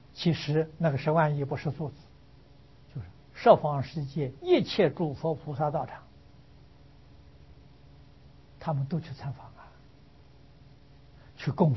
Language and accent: Chinese; China; 我们中国人常讲四方四维啊